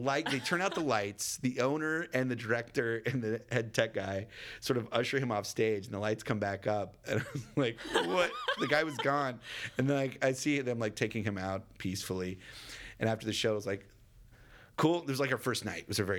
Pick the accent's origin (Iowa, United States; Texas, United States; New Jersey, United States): Texas, United States; Dallas; I grew up in Dallas.